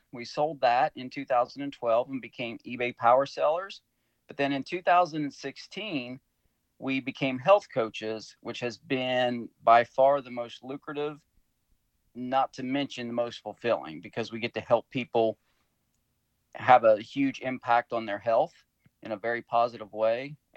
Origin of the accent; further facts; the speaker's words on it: Ohio, United States; moved away as an adult; Many of our family members had moved away. We just happened to have been born and raised in Ohio. And we were like, why are we still here?